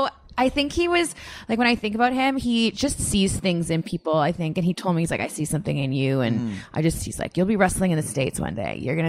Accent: Canada; because I am Caucasian, or because I come from Canada

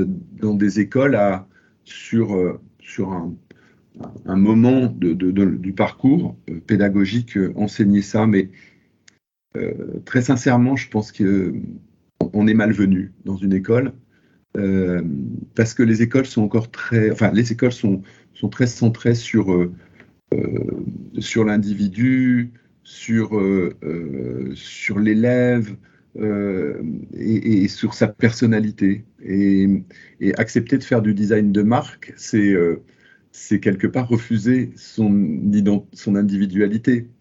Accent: northern France, France; now in Paris, France; je venais du nord de la France, j'ai fait les Beaux-Arts de Tourcoing

